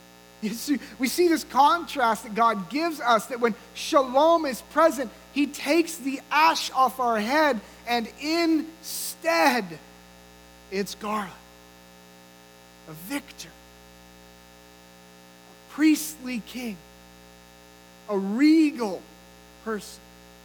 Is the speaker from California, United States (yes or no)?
yes; Redding, California, United States; in my hometown of Redding and many of the other areas around California